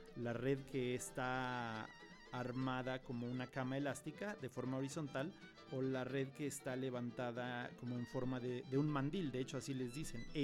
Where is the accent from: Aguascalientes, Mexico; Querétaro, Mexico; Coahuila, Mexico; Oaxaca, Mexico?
Querétaro, Mexico; el primer hombre bala que vi en vivo fue en mi infancia en Querétaro